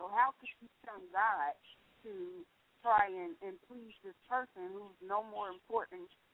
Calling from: Kentucky, United States; I'm calling from Northern Kentucky, and I found out about the show actually through a friend.

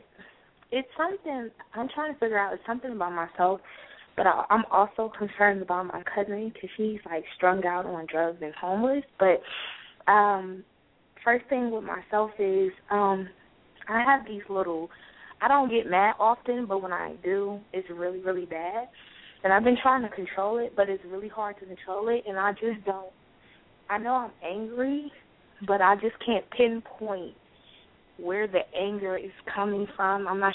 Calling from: Georgia, United States; I'm calling from Georgia.

